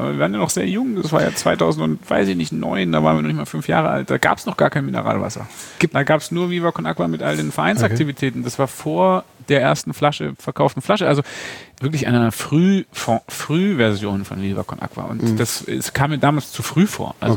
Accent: Baden-Württemberg, Germany; Zweitens bin ich Schwabe.

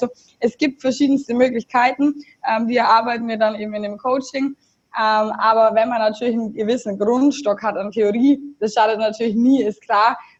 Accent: Augsburg, Bavaria, Germany; ich komme aus Augsburg, ich will mal was anderes sehen.

